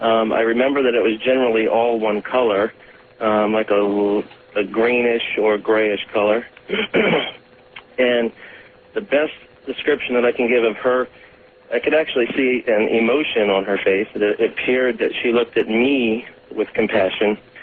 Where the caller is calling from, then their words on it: Orlando, Florida, United States; also born or lived in Long Island; I'm calling from Orlando, and I'm listening to you on the internet.